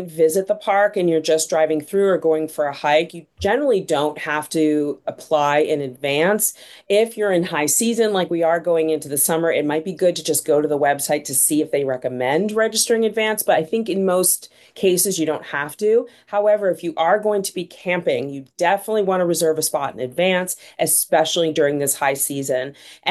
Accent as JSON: {"language": "English", "region": "Massachusetts", "country": "United States", "tie": "born or raised there", "said": "I grew up in Massachusetts, so I can attest to that for sure."}